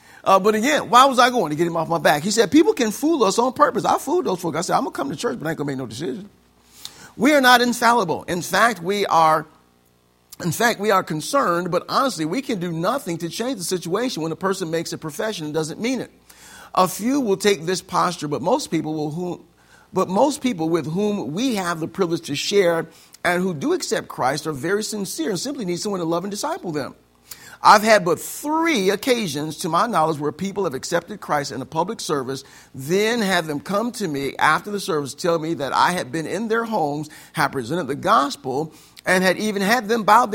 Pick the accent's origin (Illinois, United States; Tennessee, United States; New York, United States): Illinois, United States; I'm from Illinois.